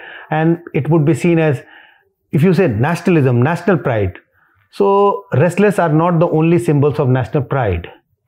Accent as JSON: {"language": "English", "country": "India", "said": "I am being Indian. I am an Indian."}